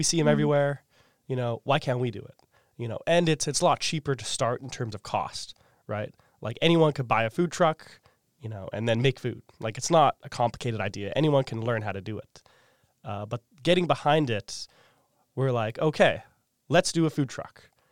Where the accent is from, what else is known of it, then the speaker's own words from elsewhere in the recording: Edmonton, Alberta, Canada; So Edmonton, Alberta, Canada. It's in far western Canada, kind of in the middle of nowhere.